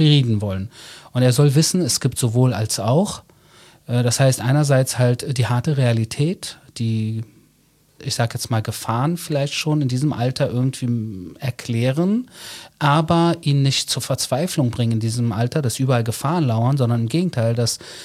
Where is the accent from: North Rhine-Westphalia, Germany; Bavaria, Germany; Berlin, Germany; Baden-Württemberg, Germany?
Berlin, Germany; now in Israel; Habe dann in Berlin meine Jugend erlebt, die war teilweise sehr tough. Das erzähle ich in einer Autobiografie. Und dann bin ich ausgewandert nach Israel und habe in Israel halt ein neues Leben begonnen.